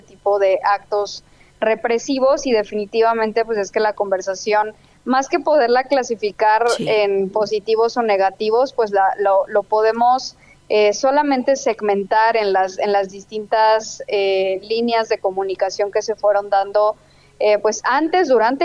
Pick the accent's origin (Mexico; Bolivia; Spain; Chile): Mexico; deberíamos encontrar un fin último, todos como mexicanos, en el sentido de que pues el país esté mejor.